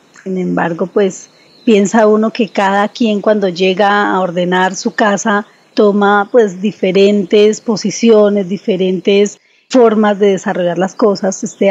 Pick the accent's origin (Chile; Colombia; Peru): Colombia; yo pienso como ciudadana, primero, como colombiana